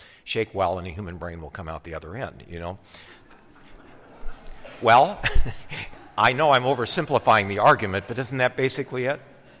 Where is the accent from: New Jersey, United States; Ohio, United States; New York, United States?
Ohio, United States; Akron; I grew up in Akron.